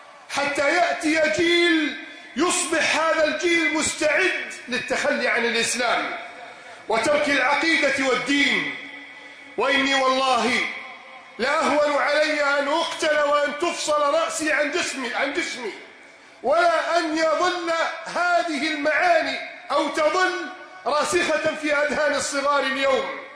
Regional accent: Egypt; في بلادنا مصر

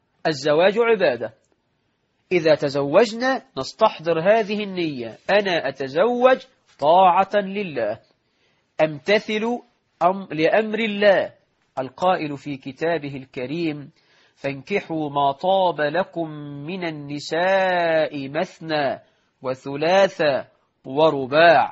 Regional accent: Egypt; فاللهم اجعل بلدنا مصر رخاء سخاء

